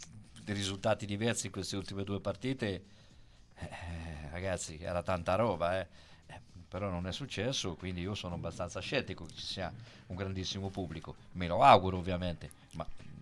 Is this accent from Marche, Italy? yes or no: yes; Ancona, Marche, Italy; sono d'Ancona